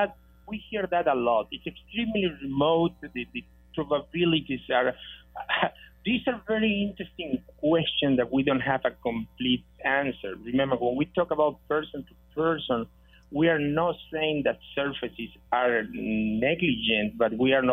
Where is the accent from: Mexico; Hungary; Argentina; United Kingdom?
Argentina; moved away as an adult; now in United States; a degree in veterinary medicine from my home country in Argentina, and then I came to the States